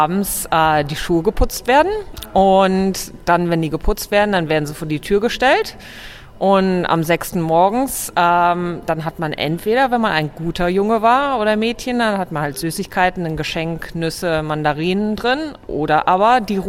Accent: North Rhine-Westphalia, Germany; Aus dem Westen, also in der Nähe von Köln, Düsseldorf.

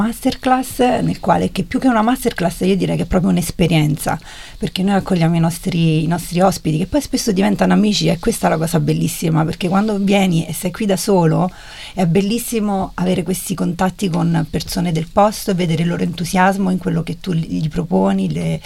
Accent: Soriano nel Cimino, Lazio, Italy; Io vengo da Soriano del Cimino, un piccolo paesino nella Tuscia, vicino Roma.

